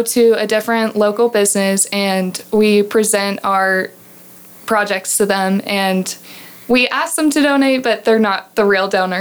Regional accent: Dallas, Texas, United States; I'm from Dallas.

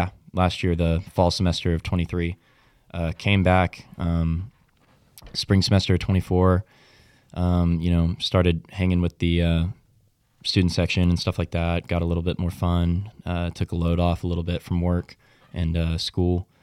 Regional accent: Fort Worth, Texas, United States; also born or lived in Weatherford; I was born in Fort Worth. August 12th, 2003, we lived in Weatherford. So after that, went back to Weatherford. You know, we spent a few years there. You know, parents moved. We went to Fort Worth, where I live

